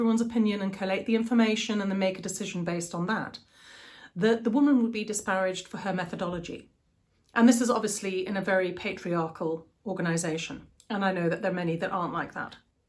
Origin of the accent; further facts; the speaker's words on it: Botswana; the culture I was brought up in Botswana growing up.